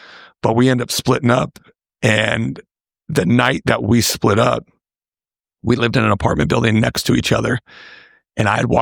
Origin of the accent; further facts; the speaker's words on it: Oregon, United States; also born or lived in California; now in Stanley, United States; growing up in Oregon, living in California, we're talking, there's millions of people that I'm around.